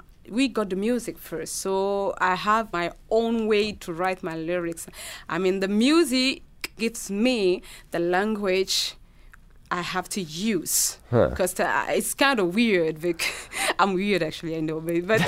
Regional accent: Ghana; first language Ewe; My first language is actually Ewe. Ewe. Ewe, and they speak Ewe in Ghana because my grandmother is from Ghana and born and raised by her.

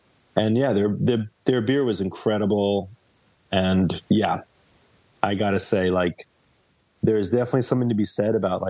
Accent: United States; I as an American, I got to go drink Guinness in Dublin

